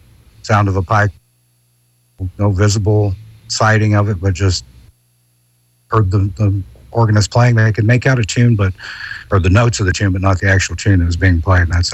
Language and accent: English; the South, United States; I grew up in the South, so there's a great oral tradition at night after it gets dark, and ghost tales, or in the Southern vernacular, boogers and haints.